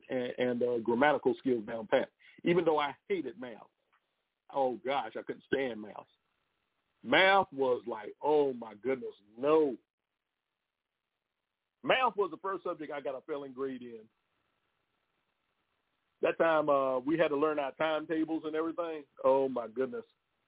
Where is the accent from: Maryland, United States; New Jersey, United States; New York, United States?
Maryland, United States; Growing up, we had two sets of encyclopedias in our home when I was growing up in Prince George's County, Maryland.